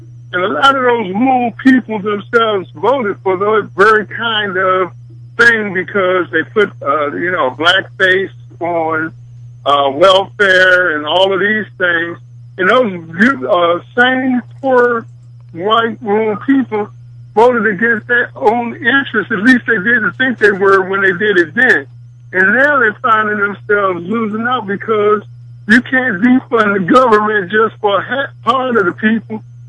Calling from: Washington, District of Columbia, United States; I'm calling from Washington, D.C.

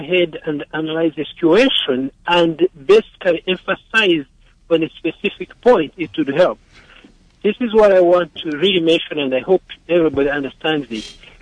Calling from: Maryfield, Virginia, United States; I'm calling from Virginia. Maryfield, Virginia. It's next Tyson's Corner.

